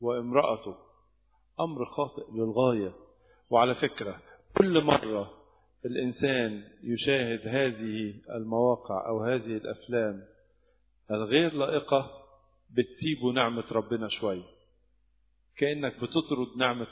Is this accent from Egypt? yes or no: yes; Egypt; احنا بس اللي عندنا في مصر